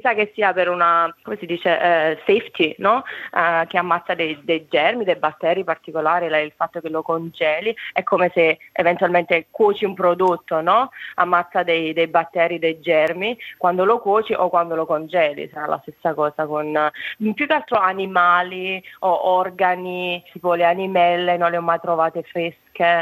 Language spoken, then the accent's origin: Italian; Naples, Campania, Italy; moved away; quando ero abbastanza giovane, me ne sono andata da Napoli, ho tralasciato un bel po' la cucina napoletana.